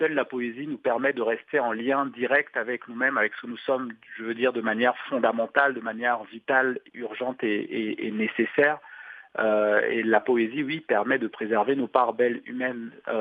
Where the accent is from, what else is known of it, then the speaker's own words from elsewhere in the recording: Douala, Littoral, Cameroon; j'ai eu l'impression qu'elle parlait de Douala, ma ville natale, et qu'elle parlait d'habitants de Douala.